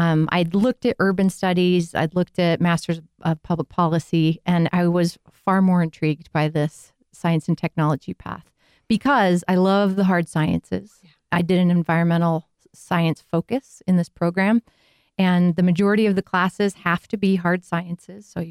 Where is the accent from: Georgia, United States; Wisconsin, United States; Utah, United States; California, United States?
Utah, United States; Sandy; But I grew up in Sandy, went to Alta High School.